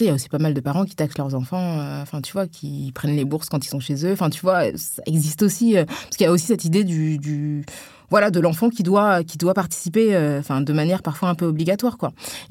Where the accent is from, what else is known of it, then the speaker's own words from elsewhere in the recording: Senegal; Mais là-bas, les gens me connaissaient pas et ils avaient bien capté donc j'étais originaire du Sénégal et tout.